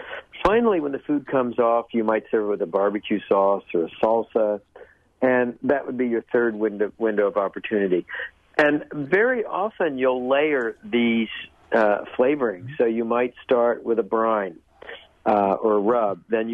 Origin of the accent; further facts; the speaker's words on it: New England, United States; I'm a Yankee from New England.